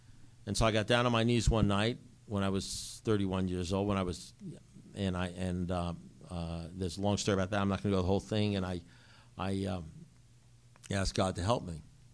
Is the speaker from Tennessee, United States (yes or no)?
no; New York, United States; I'm originally from New York and brought up in a family up in New York, Jewish kid, bar mitzvah, all that sort of stuff.